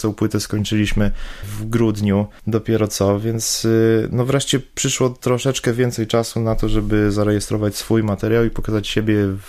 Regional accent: Zakopane, Lesser Poland, Poland; pochodzę z Zakopanego, jestem z tą muzyką osłuchany

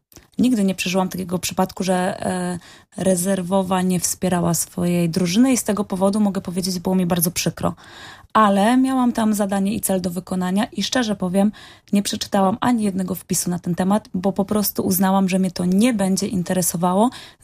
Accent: Bydgoszcz, Kuyavian-Pomeranian Voivodeship, Poland; że jestem z Bydgoszczy

